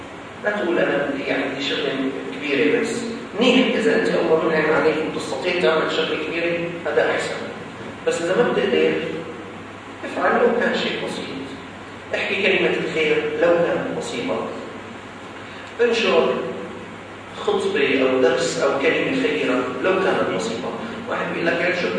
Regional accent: Syria; جمعيه عندنا في الشام اسمها جمعية موجودة في سوريا طبعا اسمها جمعية السلك

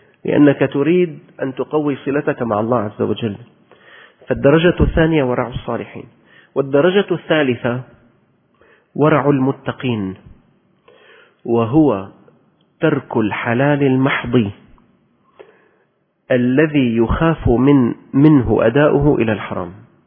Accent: Syria; ليش البياعين عندنا بالشام كانوا كلما باعوك شيء

